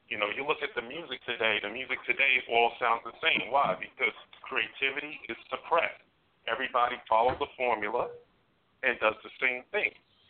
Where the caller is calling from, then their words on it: Queens, New York, United States; I'm calling from Queens, New York.